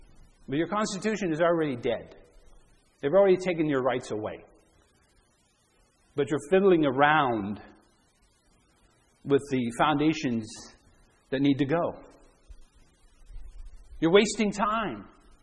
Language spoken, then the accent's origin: English; Youngstown, Ohio, United States; now in Cornwall, Canada; It's like Youngstown. I grew up in Youngstown. I was born in Youngstown, Ohio.